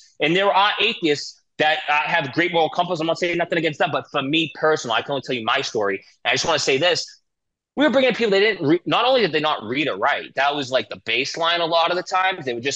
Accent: Stoughton, Massachusetts, United States; I grew up in Stoughton, Massachusetts. It's crazy.

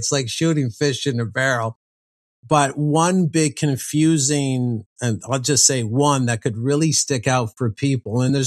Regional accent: Canada; I have high caliber weapons myself, even as a Canadian.

